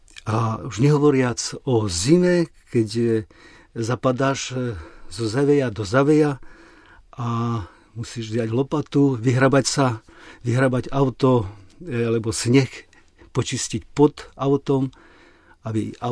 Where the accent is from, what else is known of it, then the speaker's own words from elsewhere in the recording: Kurima, Prešov Region, Slovakia; now in Russia; A inak pochádzam zo Slovenska, z dediny Kurima, nedaleko Bardejova. Tam mám ešte otca, bratov, sestry. A sám som zo 7 detí.